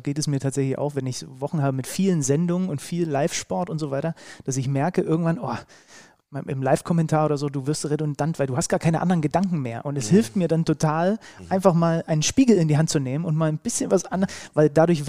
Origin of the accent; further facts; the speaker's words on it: Saxony, Germany; also ich bin ja gebürtiger Sachse.